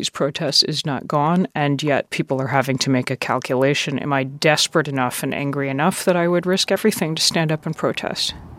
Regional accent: United States; I'm American. I don't speak Farsi.

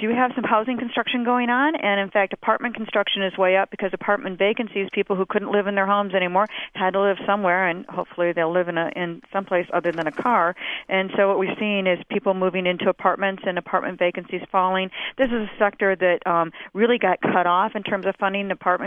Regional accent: Detroit, Michigan, United States; I grew up in Detroit

